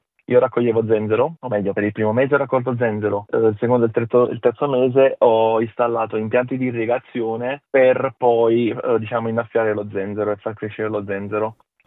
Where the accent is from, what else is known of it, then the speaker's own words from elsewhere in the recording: Naples, Campania, Italy; moved away as an adult; now in Australia; Sono arrivato in Australia 6 anni fa, sono un meccanico e attualmente lavoro per Tesla. Vengo da Napoli